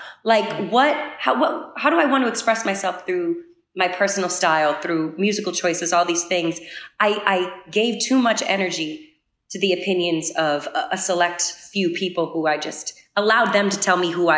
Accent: New England, United States; I am from New England.

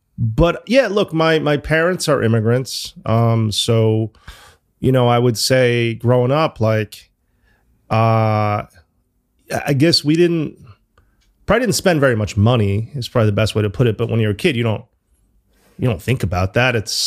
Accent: New Haven, Connecticut, United States; now in London, United Kingdom; So my story is I grew up in New Haven. I went to university in Chicago.

